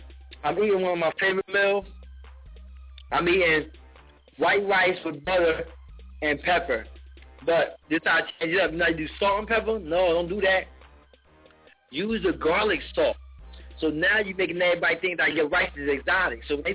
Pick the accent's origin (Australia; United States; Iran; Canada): United States; New Jersey; because y'all from New York, and the show is in New York, and I'm from New Jersey, and that's why.